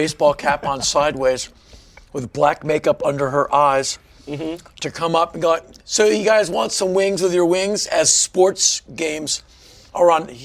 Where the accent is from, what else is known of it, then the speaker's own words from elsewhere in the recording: United States; Where are you from? I'm from America.